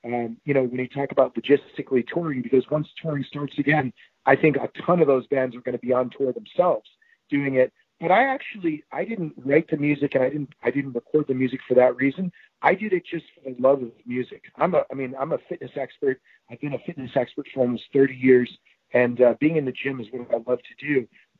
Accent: Maine, United States; because I'm from Maine.

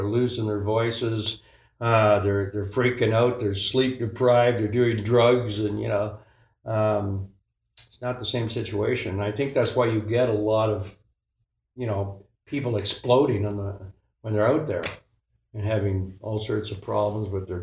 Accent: Canada; I think that the pride in being Canadian comes from just the fact that we were out there playing all those little towns back in the early days through the bars.

